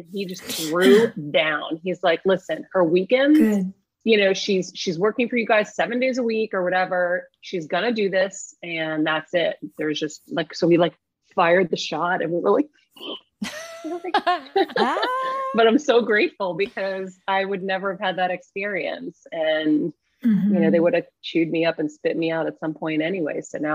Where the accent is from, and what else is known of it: Boston, Massachusetts, United States; born or raised there; now in Los Angeles, United States